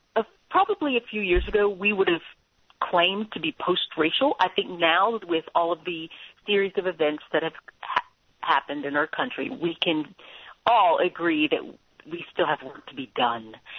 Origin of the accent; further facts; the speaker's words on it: the South, United States; I grew up in the South, and I had a relatively wonderful experience.